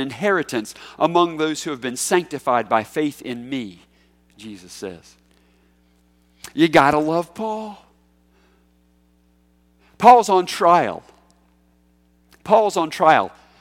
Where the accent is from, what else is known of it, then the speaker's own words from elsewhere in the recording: Charlotte, North Carolina, United States; I remember as a kid, I grew up in Charlotte, North Carolina, and we would watch this one particular news every night.